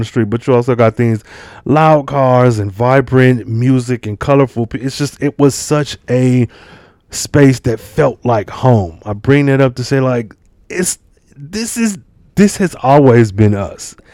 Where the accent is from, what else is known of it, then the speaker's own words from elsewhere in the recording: Midwest, United States; Because I grew up riding horses, but I'm from the Midwest.